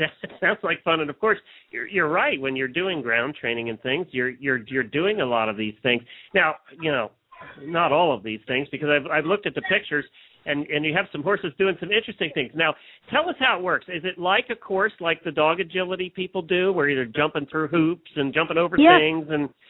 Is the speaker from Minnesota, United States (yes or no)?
yes; Minnesota, United States; I'm from Minnesota. And it's a beautiful day here.